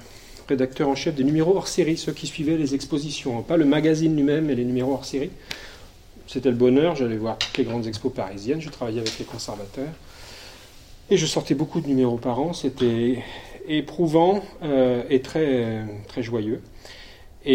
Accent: Rennes, Brittany, France; born there; J'ai 50 ans. Je suis né à Rennes.

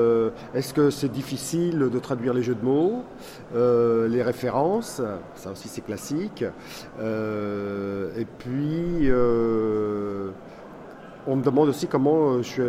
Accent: Nantes, Pays de la Loire, France; je suis nantais comme l'Atalante et que lorsque j'ai connu l'Atalante, j'étais à 7 minutes à pied.

